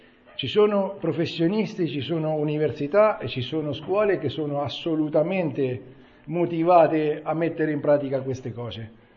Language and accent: Italian; Umbria, Italy; la piccolissima Umbria, e lo dico con orgoglio da umbro, grossissimi problemi non ne crea.